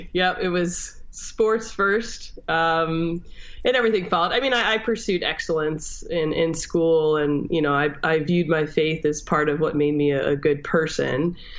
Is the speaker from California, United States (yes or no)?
no; Simsbury, Connecticut, United States; Yeah, I grew up Catholic in Simsbury, Connecticut.